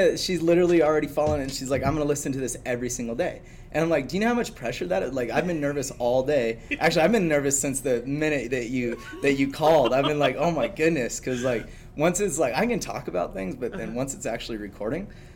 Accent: California, United States; also born or lived in La Grande; So I grew up in California, kind of bounced around a lot, homeless for a long time, and then ended up coming up and living with my grandma in La Grande.

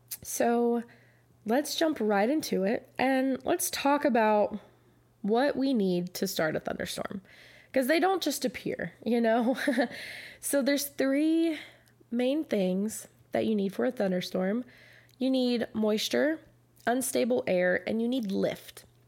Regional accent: Virginia, United States; I grew up in Virginia, and so I am no stranger to hurricanes and thunderstorms, tropical storms, the whole nine yards.

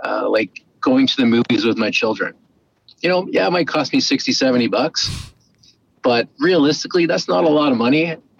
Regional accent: Canada; which, we as a Canadian, home ownership seems to be one of our top priorities.

